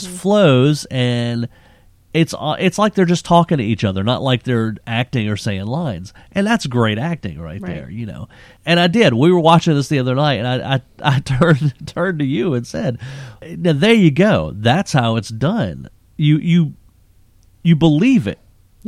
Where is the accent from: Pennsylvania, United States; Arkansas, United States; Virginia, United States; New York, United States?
Virginia, United States; Chesapeake; Great Bridge, where I grew up there in Chesapeake.